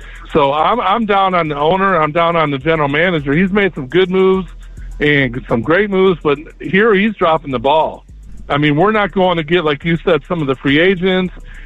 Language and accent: English; Detroit, Michigan, United States; I'm from Detroit. I'm a diehard Lions.